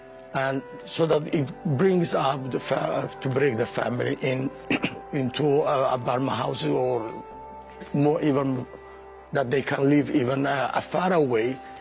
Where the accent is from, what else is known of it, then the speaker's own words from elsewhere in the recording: Somalia; from the Somali community.